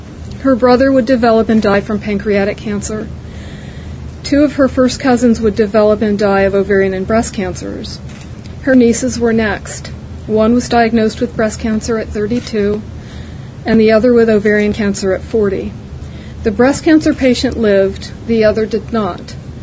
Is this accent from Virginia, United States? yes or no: yes; Oakton, Virginia, United States; I'm from Oakton, Virginia. I drove here. Outside of Vienna, last stop on the Orange Line.